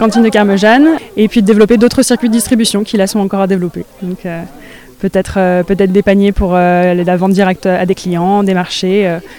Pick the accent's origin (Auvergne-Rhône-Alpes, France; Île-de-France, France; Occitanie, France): Île-de-France, France; Je suis nouvelle dans le département, je viens de région parisienne, j'ai une formation agronome et je suis installée depuis un an ici